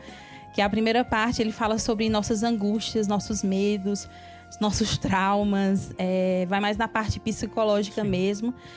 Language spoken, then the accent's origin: Portuguese; Petrolina, Pernambuco, Brazil; eu sou uma pernambucana, lá do interior de Pernambuco, do sertão pernambucano, mas com muito orgulho, sou da cidade de Petrolina. E essa petrolinense tem muito orgulho de onde vem